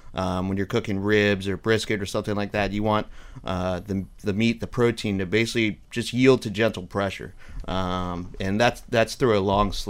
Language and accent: English; the South, United States; I'm from the South, so I'm a big Southern sides kind of guy.